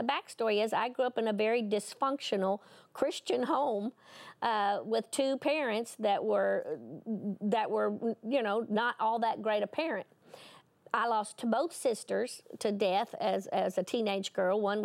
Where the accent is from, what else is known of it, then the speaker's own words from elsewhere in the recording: Tennessee, United States; I'm from Tennessee.